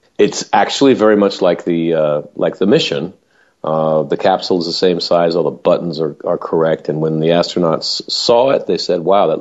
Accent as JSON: {"language": "English", "region": "England", "country": "United Kingdom", "said": "Actually, yeah, I'm actually English, but I am pretending to be American"}